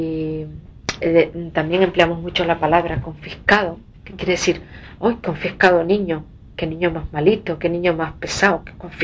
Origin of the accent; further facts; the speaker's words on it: Canary Islands, Spain; mi infancia en La Gomera fue muy feliz. Vivía con mi abuela porque mis padres se trasladaron a Santa Cruz